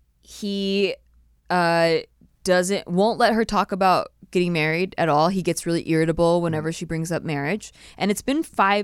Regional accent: the South, United States; I'm originally from the South, and people get married a lot earlier there

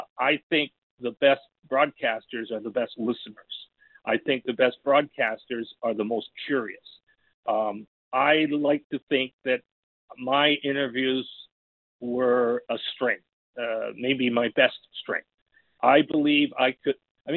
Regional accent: Vancouver, British Columbia, Canada; I grew up in Vancouver and I, you know, I was the perfect age when the Canucks came in the NHL. I was 3 days shy of my 10th birthday.

